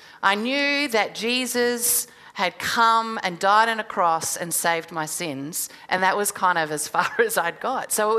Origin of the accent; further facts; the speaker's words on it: Melbourne, Victoria, Australia; I am from Melbourne. For those of you who know Melbourne at all, I am from a little place called the Mornington Peninsula.